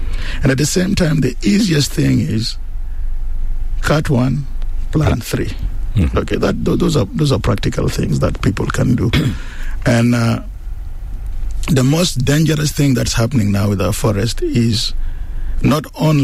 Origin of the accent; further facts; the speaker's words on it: Juba, Central Equatoria, South Sudan; also born or lived in Torit; Oh, I'm a native of Juba, though I'm originally from Torit, but I grew up in Juba.